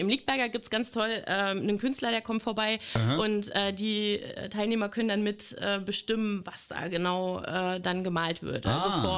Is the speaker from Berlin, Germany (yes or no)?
yes; Berlin, Germany; Und das wissen wir als Berliner ja.